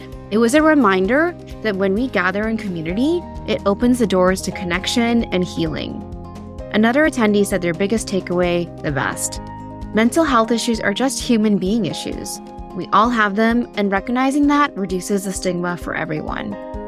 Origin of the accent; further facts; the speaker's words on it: Midwest, United States; growing up in the Midwest. I was also one of a handful of Asians in my high school.